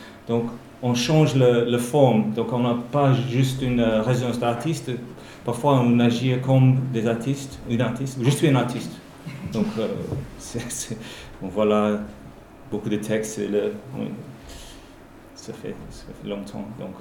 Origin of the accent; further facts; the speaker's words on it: Wales, United Kingdom; French is a second language; Mais là, ici on a le barrage, mais chez nous à Trenec, il y a aussi un barrage.